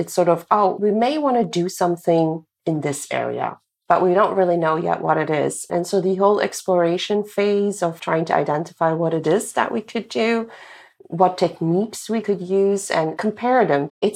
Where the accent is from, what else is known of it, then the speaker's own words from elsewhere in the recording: Belgium; also born or lived in abroad; So my husband and I, we lived abroad for 14 years. And then we moved back to Belgium. I'm originally from Belgium and he's not.